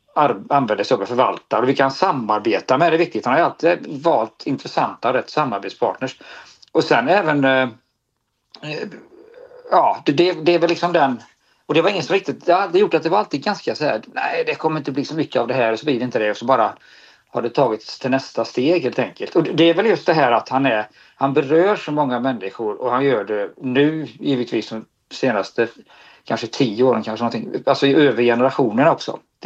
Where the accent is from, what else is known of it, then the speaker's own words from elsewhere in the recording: Gothenburg, Västra Götaland County, Sweden; som göteborgare tar man det kanske som självklart att man kan på de här platserna är